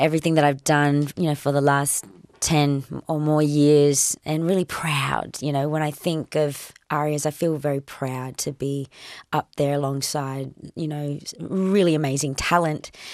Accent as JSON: {"language": "English", "town": "Darwin", "region": "Northern Territory", "country": "Australia", "tie": "born or raised there", "said": "growing up in Darwin"}